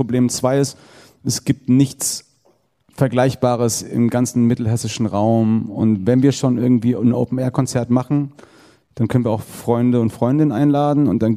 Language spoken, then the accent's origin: German; Giessen, Hesse, Germany; Ich habe nie gesagt … aus Köln, ich komme aus Gießen.